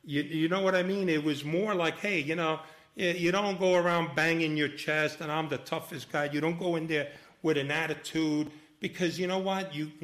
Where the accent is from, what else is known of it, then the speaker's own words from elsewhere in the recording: New York City, New York, United States; I grew up in the Bronx, Washington Heights, and my neighborhood, you either became a cop or you were chased by one, you know.